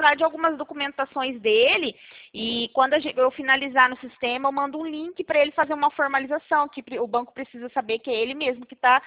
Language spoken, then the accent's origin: Portuguese; Americana, São Paulo, Brazil; Não, eu sou aqui de Americana, do ladinho de vocês.